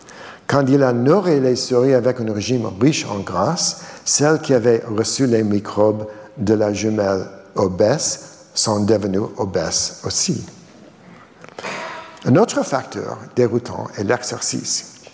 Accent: Boston, Massachusetts, United States; Voici une étude de ma ville natale, Boston, qui montre cet effet sur 160 policiers en surpoids et ou obèses.

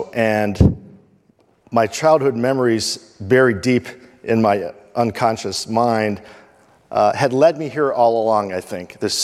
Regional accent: Chicago, Illinois, United States; When I was a young boy growing up in Chicago, there was a television serialization of a Czech movie

